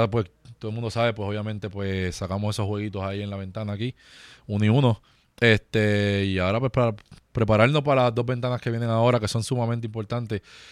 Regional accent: Carolina, Puerto Rico; los Gigantes de Carolina, mi pueblo.

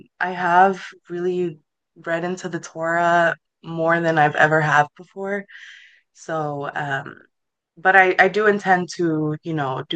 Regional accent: Garland, Texas, United States; I am from Dallas, Texas, specifically Garland, Texas. It's a little suburb outside of Dallas. I'm 28 years old

